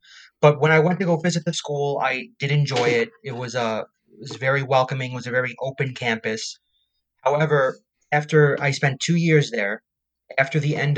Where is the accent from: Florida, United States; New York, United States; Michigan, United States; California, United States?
New York, United States; Plainview; So I am on Long Island. I currently live in Center Reach, New York, and I grew up in Plainview, New York.